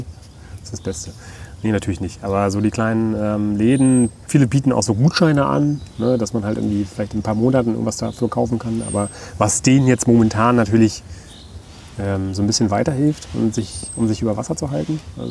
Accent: Templin, Brandenburg, Germany; Ich komme ja aus Brandenburg, bin ja gebürtiger Brandenburger. Ich bin ja in Templin geboren, also in der Uckermark.

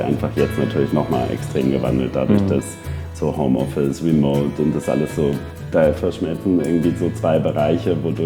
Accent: Hamburg, Germany; now in Munich, Germany; Ich bin aus Hamburg.

